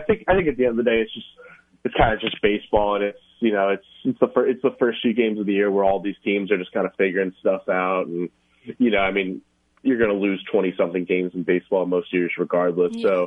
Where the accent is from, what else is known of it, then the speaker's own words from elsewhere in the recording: Philadelphia, Pennsylvania, United States; Well, I'm a guy from Philadelphia, so I am.